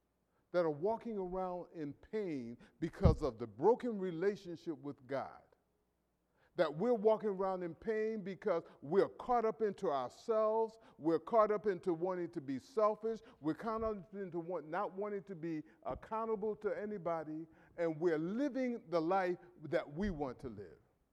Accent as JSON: {"language": "English", "town": "Philadelphia", "region": "Pennsylvania", "country": "United States", "tie": "born or raised there", "said": "And growing up in North Philadelphia, and possibly a case that we would get into a fight, he would always tell me, I got your back."}